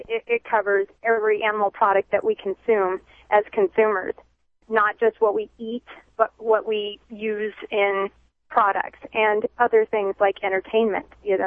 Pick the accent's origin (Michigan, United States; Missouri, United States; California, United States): California, United States; Being born and raised in California, it was very much on the radar there to be concerned, you know, with our heavy population in Southern California.